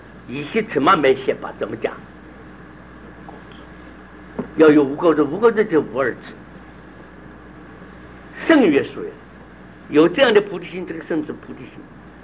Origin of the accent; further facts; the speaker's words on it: Taiwan; 今天我们台湾去杀老虎，杀这个不亦乐乎？